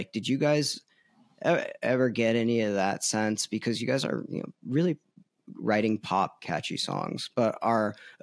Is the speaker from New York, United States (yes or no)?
no; Tucson, Arizona, United States; I grew up in Tucson, which is like, you know what I mean?